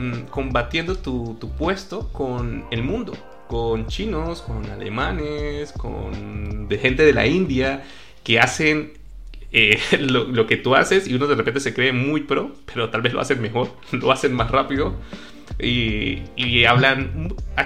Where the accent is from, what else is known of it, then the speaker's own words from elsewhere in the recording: Venezuela; also born or lived in Mexico / Colombia; now in Madrid, Spain; yo ahorita estoy en Madrid y yo soy de Venezuela, pero estoy viviendo en Madrid y viví también en México, en Colombia.